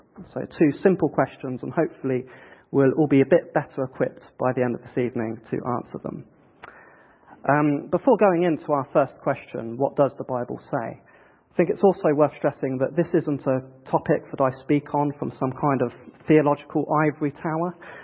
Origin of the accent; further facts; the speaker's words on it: United Kingdom; And being British, I thought the best response to those feelings was to ignore them.